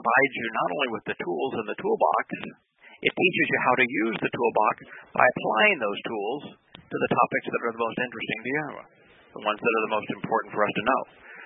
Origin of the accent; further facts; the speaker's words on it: Missouri, United States; I'm from Missouri, the show me state, and you've got to prove it.